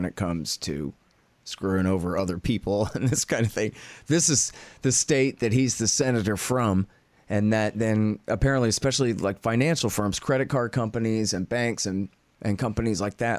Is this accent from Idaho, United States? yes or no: no; Texas, United States; because I'm from Texas, and so I'm not that familiar with this company